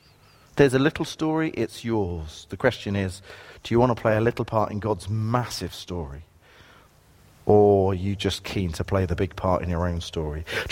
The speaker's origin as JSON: {"language": "English", "town": "Romford", "region": "London", "country": "United Kingdom", "tie": "born or raised there", "said": "there were riots in my hometown of Romford."}